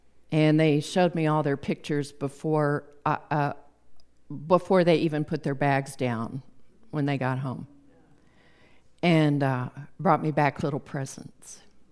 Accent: Lubbock, Texas, United States; also born or lived in Midland; because I lived in Lubbock. When I was born in Midland, moved to Lubbock when we were a baby.

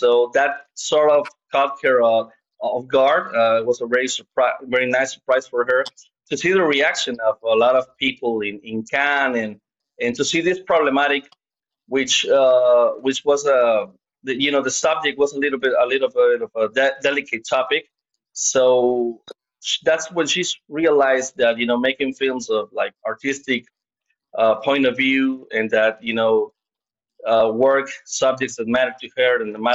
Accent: Colima, Mexico; We're from Mexico, but it's also interesting to say that we're from Colima, which is one of the smallest towns in our country

